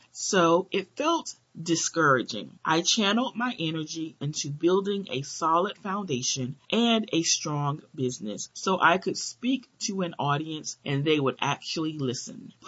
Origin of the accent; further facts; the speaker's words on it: Queens, New York, United States; I'm from Queens, a New York native, and we have this organic hustle when we're used to starting from the ground up.